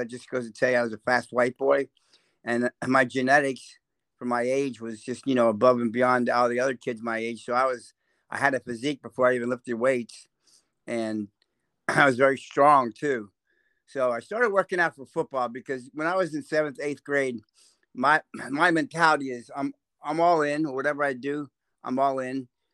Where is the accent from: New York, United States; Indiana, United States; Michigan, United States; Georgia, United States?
Indiana, United States; New Albany; my first 15 years of my life actually were pretty good, and that was in New Albany, Indiana. I was raised a Hoosier